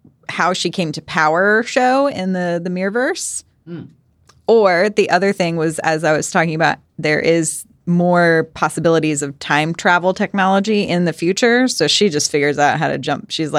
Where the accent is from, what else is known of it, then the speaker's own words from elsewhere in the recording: Vancouver, British Columbia, Canada; I'm from Vancouver, though, not Ontario.